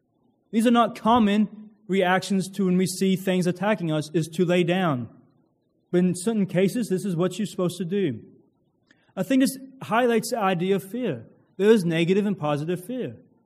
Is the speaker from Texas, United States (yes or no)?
no; Kentucky, United States; Growing up in Kentucky and camping a lot, I had experience and knowledge of bears.